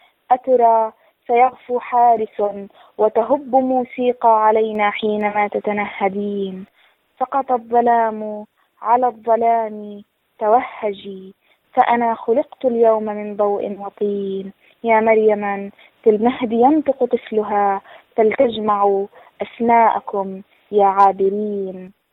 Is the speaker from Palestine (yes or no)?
yes; Palestine; لذلك أنا ككاتب فلسطيني